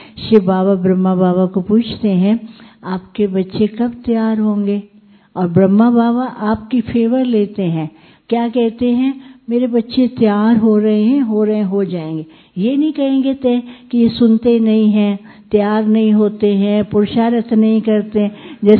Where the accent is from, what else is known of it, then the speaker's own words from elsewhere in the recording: Karnal, Haryana, India; born there; जब मैं करनाल में पैदा हुई